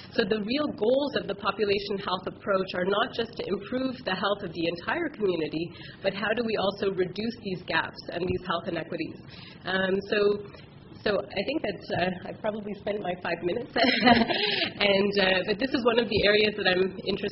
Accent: Montreal, Quebec, Canada; I grew up in LaSalle, so low-income Montreal, and I went to public schools throughout my education, elementary school and high school.

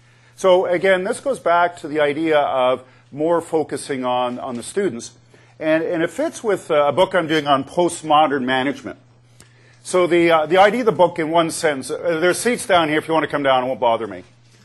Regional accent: Canada; I'm from Canada.

